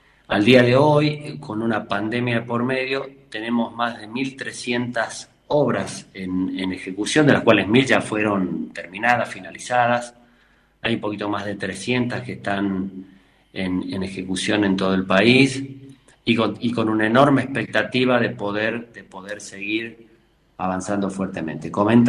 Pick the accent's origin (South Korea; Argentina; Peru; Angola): Argentina; Tucumán; yo como tucumano